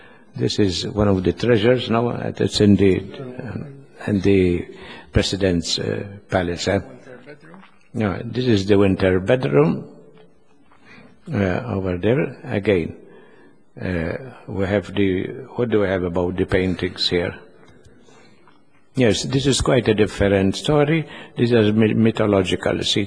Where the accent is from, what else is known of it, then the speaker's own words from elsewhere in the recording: Floriana, Malta; I am from Floriana